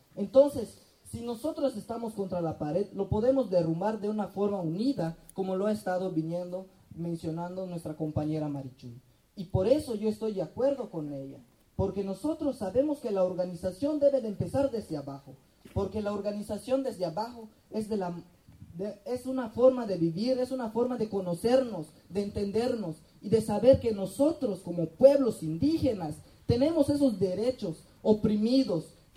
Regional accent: Kiste'il, Yucatán, Mexico; yo vengo de Quisteil, que es municipio de Yashkaba, una comunidad muy pequeña

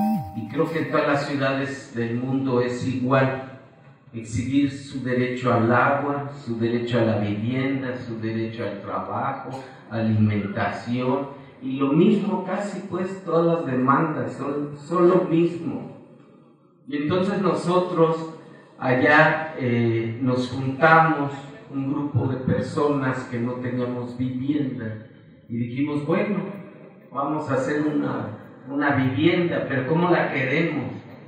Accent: Iztapalapa, Mexico City, Mexico; Nosotros venimos de Iztapalapa. Para quien ubique la Ciudad de México, es de una de las zonas más marginadas.

